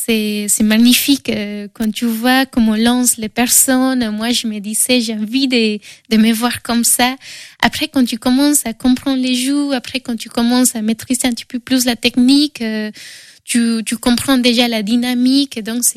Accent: Bogotá, Bogotá D.C., Colombia; French is a second language; also born or lived in Bordeaux; now in Angers, France; Moi, je viens de Bogota, que c'est assez grand, assez chaotique un petit peu.

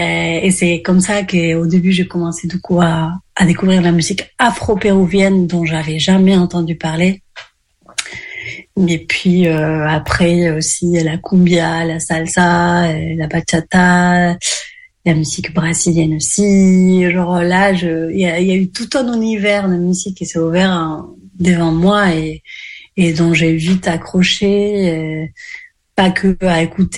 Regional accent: Asturias, Spain; moved away as an adult; moi je viens du nord de l'Espagne, j'ai habité jusqu'à mes 23 ans là-bas, en Asturias.

